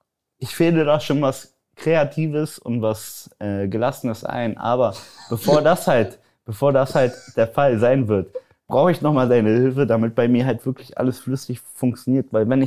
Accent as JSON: {"language": "German", "country": "Poland", "said": "Weil bei uns, guck mal, ich bin ja Pole, ich weiß nicht, ob das viele wissen."}